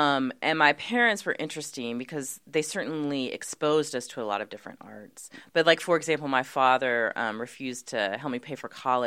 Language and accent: English; Athens, Georgia, United States; moved away as an adult; So I lived in Athens, Georgia until I was 18, which is a very groovy college town